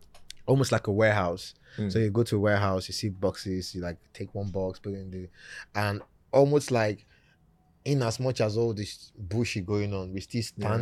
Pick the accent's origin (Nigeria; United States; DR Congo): Nigeria; If we cannot support ourselves as Nigerian artists or as Black artists, nobody else is going to support us.